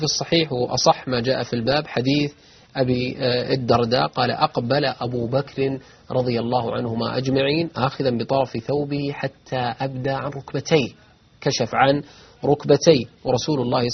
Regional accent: Najd, Saudi Arabia; كما هو الحال عندنا في نجد ما بين الشمال والجنوب قبلة

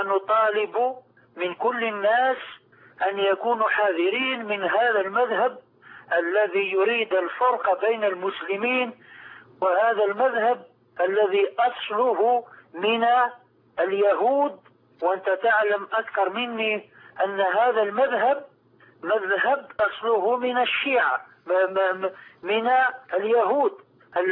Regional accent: Algeria; نحن من الجزائر.

